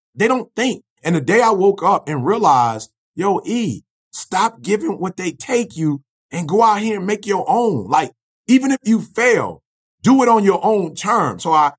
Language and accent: English; Detroit, Michigan, United States; I'm sorry. I'm from Detroit.